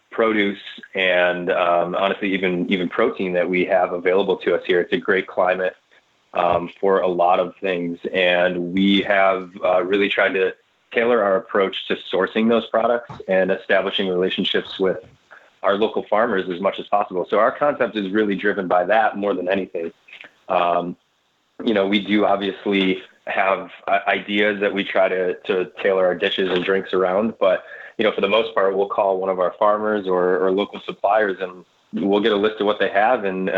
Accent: Lewiston, New York, United States; Yeah, so I grew up in Lewiston, which is about 30 minutes north of Buffalo

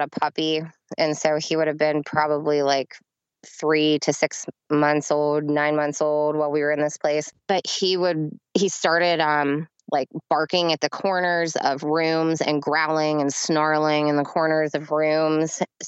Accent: Pennsylvania, United States; now in Pittsburgh, United States; And he's from Pittsburgh. I'm from Central PA. So I didn't want to move back to Central PA.

